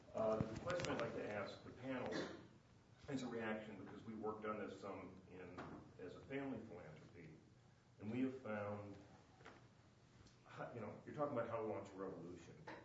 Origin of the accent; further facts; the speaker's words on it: Chicago, Illinois, United States; I come from Chicago.